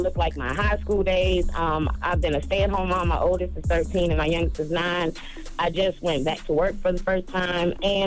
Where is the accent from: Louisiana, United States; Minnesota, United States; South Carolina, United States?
South Carolina, United States; Charlamagne, I'm from South Carolina, boo.